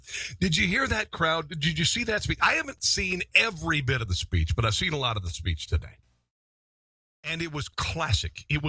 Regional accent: Deola, Iowa, United States; also born or lived in Omaha; I was born in Omaha, and I grew up in Deola, Iowa, and I moved all over the country.

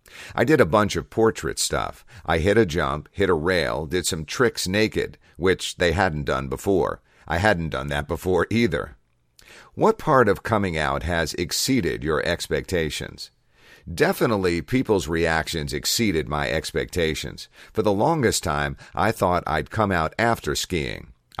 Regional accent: United States; I'm American, but just really quick, let me just clarify that I'm actually not in agreement with anything that's happening right now.

